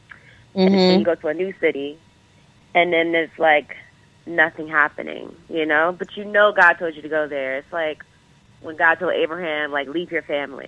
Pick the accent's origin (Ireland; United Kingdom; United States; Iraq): United States; Queens, New York; moved away as an adult; now in Los Angeles, United States; So I'm originally from New York, Queens. I'm representing those from Jamaica, Queens. Yes. And I relocated to L.A. to continue pursuing my acting for film and TV.